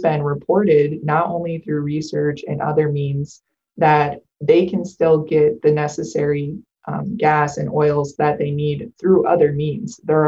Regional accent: Michigan, United States; Really, growing up on the Bay Mills Indian Community Reservation, you get to see how much every person believes in you as an individual.

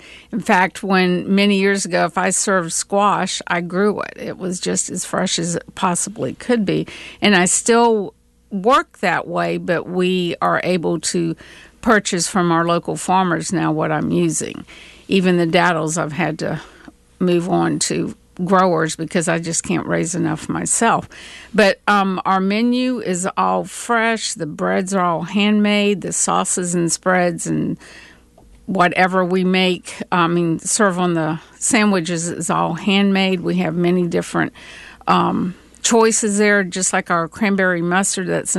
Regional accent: St. Augustine, Florida, United States; Well, I'm actually from St. Augustine. I was born there, and my mother is of Menorcan descent.

